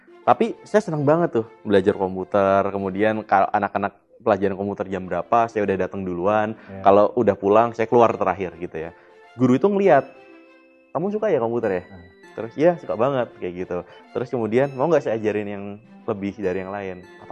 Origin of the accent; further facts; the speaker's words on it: Pekalongan, Central Java, Indonesia; born there; saya itu lahir tahun 89, jadi sekarang saya 27. Saya lahir di Pekalongan dulu, yeah. Pekalongan itu kota batik lah ya